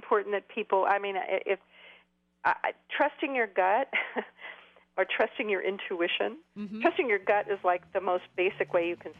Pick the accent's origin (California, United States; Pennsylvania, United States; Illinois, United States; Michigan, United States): California, United States; I mean, I grew up in California where there's everything under the sun here.